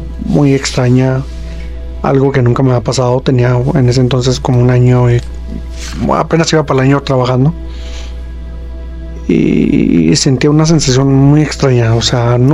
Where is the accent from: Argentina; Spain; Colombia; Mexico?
Mexico; Chihuahua; soy del estado de Chihuahua